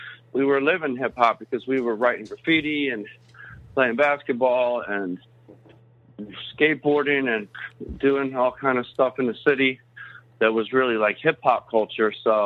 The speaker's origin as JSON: {"language": "English", "town": "Philadelphia", "region": "Pennsylvania", "country": "United States", "tie": "born or raised there", "said": "I grew up in Center City in Philadelphia, and there was a lot of street music going on"}